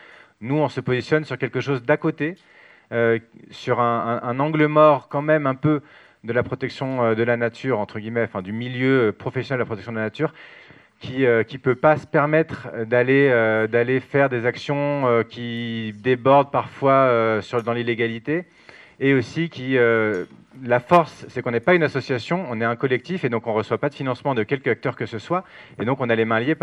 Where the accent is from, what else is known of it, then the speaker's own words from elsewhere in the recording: Île-de-France, France; moi je viens d'Île-de-France à la base